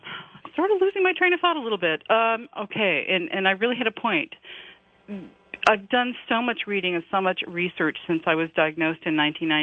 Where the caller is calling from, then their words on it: Portland, Oregon, United States; I'm calling from Portland, Oregon.